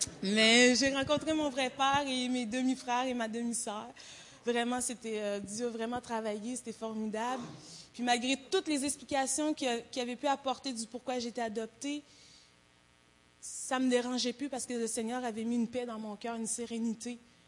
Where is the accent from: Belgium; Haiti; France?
Haiti; Puis je me disais, ah, pourquoi pas retourner dans mon pays d'origine, parce que j'ai jamais voulu y remettre les pieds, dans le fond.